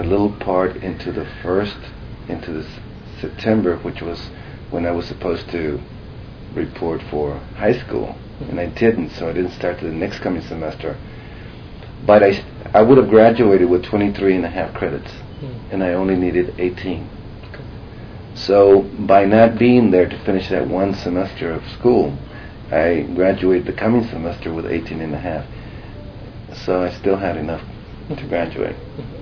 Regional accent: Brownsville, Texas, United States; also born or lived in South Padre Island; I was born October 9, 1947, in Brownsville, Texas. I grew up in South Padre Island and Brownsville, Texas.

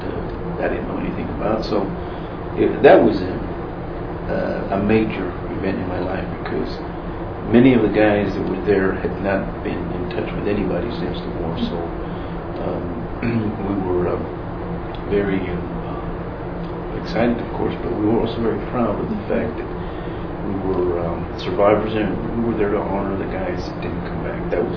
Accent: Texas, United States; being from Texas and being Mexican American, we immediately became a group.

